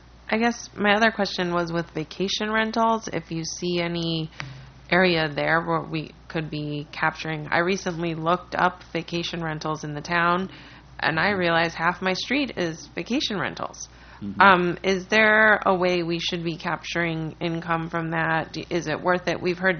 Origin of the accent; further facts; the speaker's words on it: Ohio, United States; in my mind tiny because I'm from Ohio, mini mall